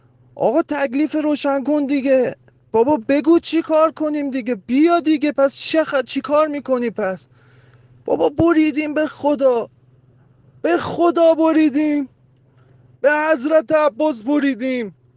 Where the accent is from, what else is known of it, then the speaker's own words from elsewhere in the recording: Iran; من فقط به عنوان یه ایرانی، یک نفر از این 80 میلیون نفر